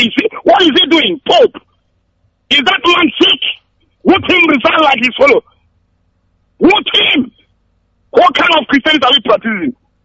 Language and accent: English; Abakaliki, Ebonyi, Nigeria; now in Enugu, Nigeria; from Enugu, an indigenous of Abakaliki province.